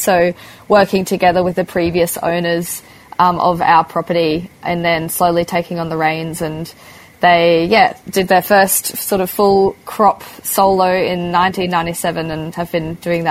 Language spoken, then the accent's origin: English; Australia; So my parents are German born and bred. I'm Australian born and bred.